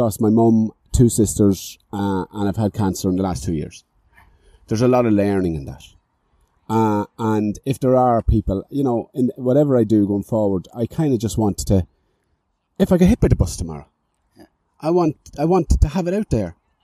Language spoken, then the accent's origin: English; Dundalk, Leinster, Ireland; I'm a Dundalk, I'm from Dundalk, but I'm a Celtic supporter all my life since the 1970s.